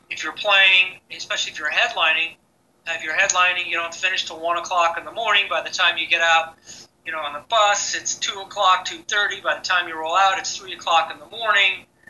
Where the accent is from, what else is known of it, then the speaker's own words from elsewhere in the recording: Buffalo, New York, United States; I'm actually from the Buffalo, New York area, and some of my early exposure to hard rock was through Chum FM, which came out of Toronto